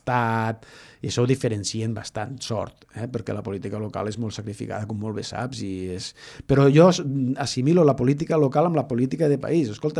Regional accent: Falset, Catalonia, Spain

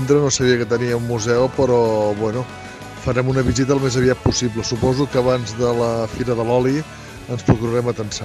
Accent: Tarragona, Catalonia, Spain; sobretot per la gent que som de Tarragona

